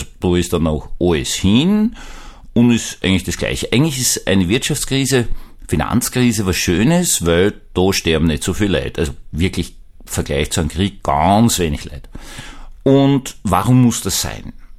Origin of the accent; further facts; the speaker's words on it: Vienna, Austria; ich bin ein echter Wiener, also seit 300 Jahren in Wien, seit dem Türkenkrieg des Prinzen Eugen.